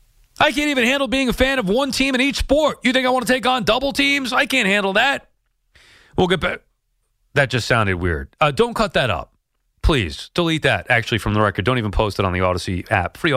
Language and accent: English; New York, United States; Like, I get, okay, I'm a New Yorker, I root for both, whatever